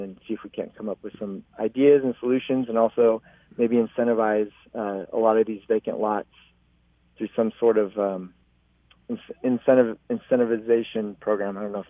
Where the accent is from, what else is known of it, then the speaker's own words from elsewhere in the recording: Mi-Wuk Village, California, United States; I grew up in Miwok where most of those homes were visited a few times a year.